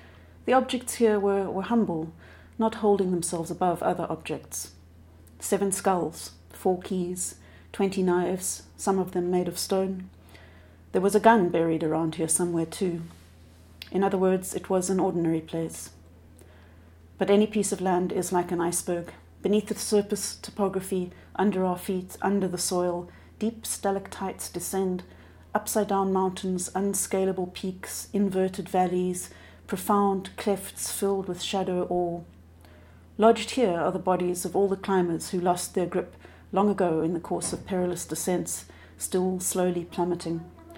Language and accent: English; Cape Town, Western Cape, South Africa; I'm a novelist from Cape Town, South Africa.